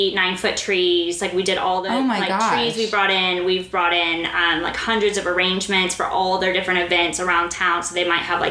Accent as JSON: {"language": "English", "region": "Dubai", "country": "United Arab Emirates", "said": "I'm from Dubai, but I will be there."}